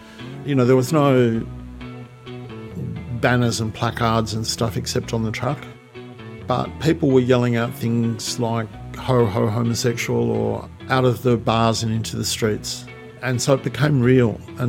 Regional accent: Sydney, New South Wales, Australia; I grew up in Sydney near Macquarie Uni

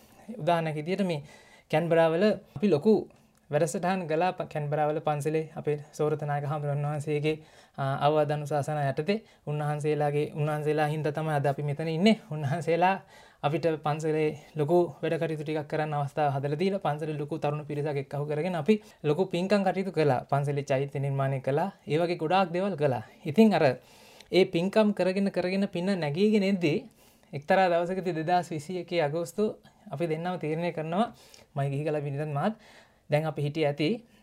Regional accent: Athurugiriya, Western Province, Sri Lanka; මගේ ගම අතුරුගිරිය. එතකොට මම පාසල් ගියේ කොළඹ රාජකීය විද්‍යාලයට.

